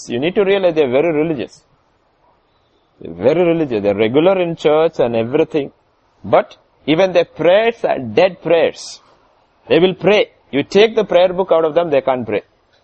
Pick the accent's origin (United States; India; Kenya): India; Kerala; Then she looked at me and said, who are you? I said, I'm also from Kerala, and I said, I'm a missionary there, and I work this thing.